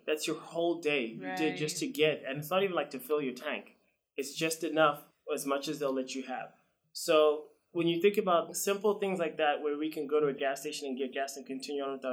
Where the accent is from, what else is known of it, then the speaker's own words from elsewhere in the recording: Zimbabwe; So yeah, I grew up in Zimbabwe for 19 years. I mean, truly born and raised there.